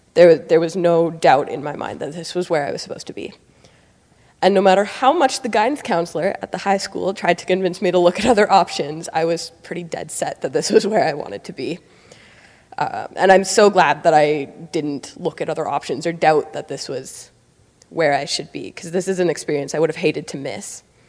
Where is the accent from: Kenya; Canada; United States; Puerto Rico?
Canada; Niverville, Manitoba; I grew up here in Niverville, graduated from the high school just last year from a Christian family